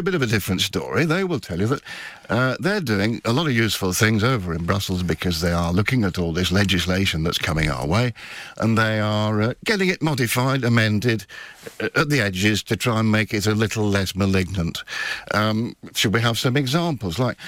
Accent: Oldham, North West England, United Kingdom; I come from Oldham.

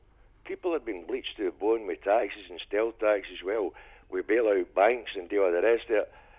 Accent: Scotland, United Kingdom; I think I'm a Scotsman.

